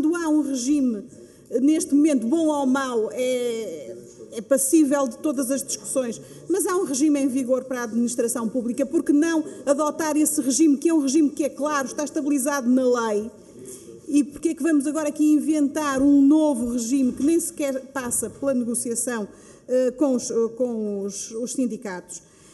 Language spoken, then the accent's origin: Portuguese; Porto, Portugal; Sou de Porto.